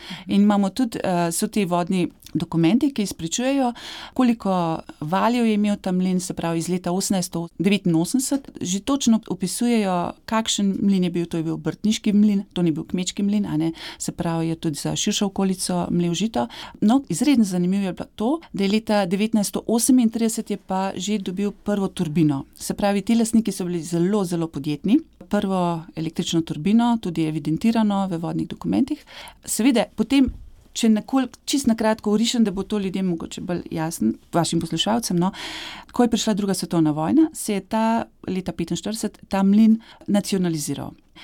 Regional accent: Škofja Loka, Upper Carniola, Slovenia; Prihajam iz Škofje Loke, torej srednjeveškega mesta, slikovitega mesta

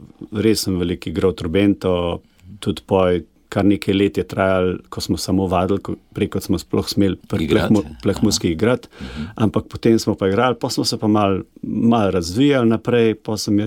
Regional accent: Dražgoše, Upper Carniola, Slovenia; now in Apno, Slovenia; Drugače sem iz Seške doline, iz Dražgoš. Vedno sem bil nekje malo višje, kar se tiče nadmorske višine. In zdaj tudi, zdaj sem v vasi Apno nad Cerkljami na Gorenjskem, kjer je zelo veliko sonca.

